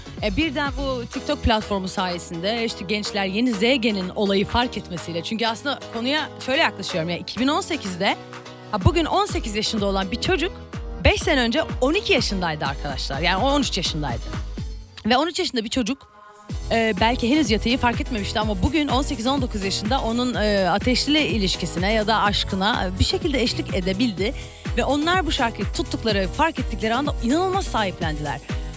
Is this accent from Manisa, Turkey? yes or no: no; Antakya, Hatay, Turkey; Antakya doğumluyum.